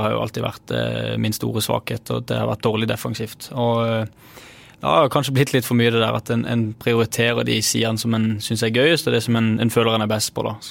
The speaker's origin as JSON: {"language": "Norwegian", "region": "Agder", "country": "Norway", "said": "Jeg er jo fra Sørland"}